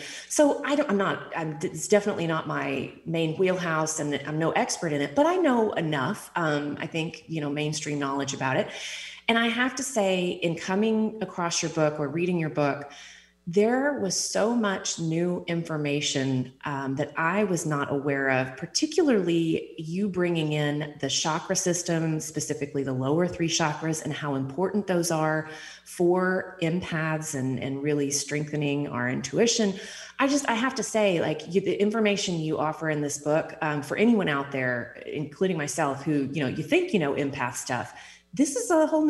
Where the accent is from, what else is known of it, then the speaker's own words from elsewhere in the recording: Texas, United States; it reminded me so much of growing up in East Texas